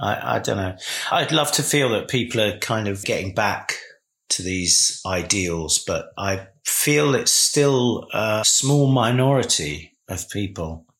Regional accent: Deal, South East England, United Kingdom; You know, my parents had a restaurant on the high street, so we were right in the thick of it. I think Deal's great if you're in the thick of it

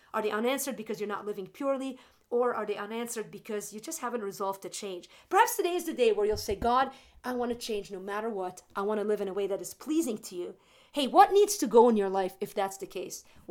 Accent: Lebanon; I grew up in Lebanon. I've traveled all over the world

